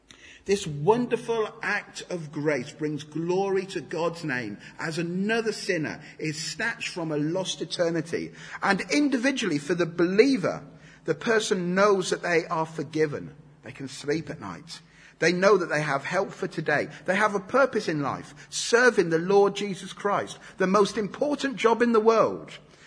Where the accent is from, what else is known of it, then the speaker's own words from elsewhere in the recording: United Kingdom; As British people, we may struggle with this because we love to find middle ground